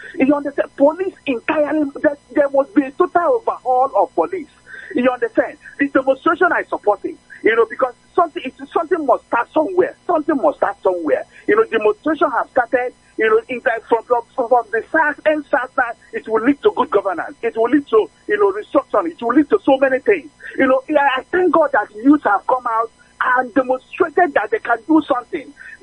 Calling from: Enugu, Enugu State, Nigeria; I'm calling from Enugu.

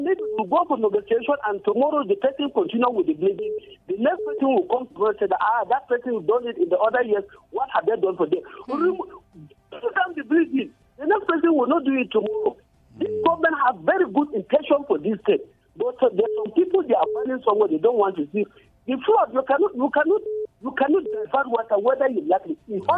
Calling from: Vom, Plateau, Nigeria; from Vom.

